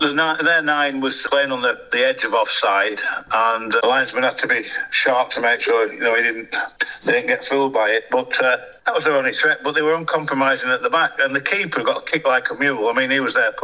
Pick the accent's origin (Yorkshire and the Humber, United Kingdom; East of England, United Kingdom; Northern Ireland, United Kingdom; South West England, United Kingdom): Yorkshire and the Humber, United Kingdom; Skipton; It's only 6 miles or so from where I was born in Skipton and grew up.